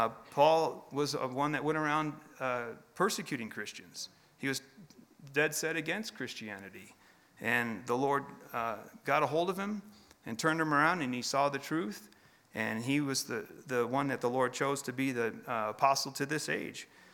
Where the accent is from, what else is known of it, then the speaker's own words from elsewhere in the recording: Chicago, Illinois, United States; I'm from Chicago area, and come out here and I didn't know anything.